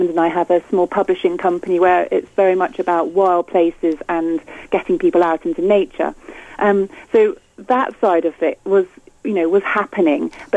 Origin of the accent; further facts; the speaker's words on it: South West England, United Kingdom; I think I grew up in Somerset and had a really idyllic childhood